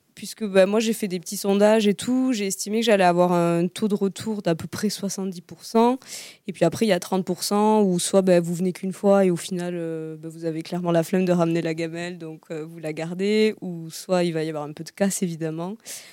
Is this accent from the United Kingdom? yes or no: yes; England, United Kingdom; accent: English; French is a second language; Désolée pour mon accent anglais